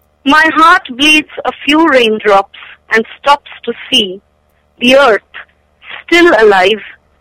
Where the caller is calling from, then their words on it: Omaha, Nebraska, United States; this is the first time that I'm calling to Poetry Open Mic, and I am from Omaha, Nebraska